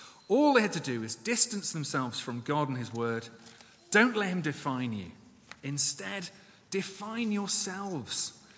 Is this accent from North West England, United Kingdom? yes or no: no; Reading, South East England, United Kingdom; I remember growing up in Reading